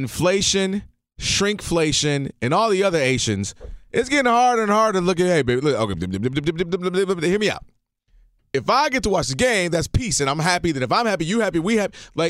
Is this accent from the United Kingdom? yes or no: no; Detroit, Michigan, United States; now in Los Angeles, United States; Like when I first moved here, right? I'm coming from Detroit and I want to watch the Lions.